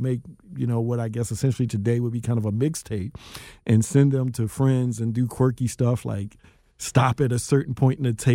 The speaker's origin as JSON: {"language": "English", "town": "Philadelphia", "region": "Pennsylvania", "country": "United States", "tie": "born or raised there", "said": "Growing up in North Philadelphia, walking distance to Temple University's campus"}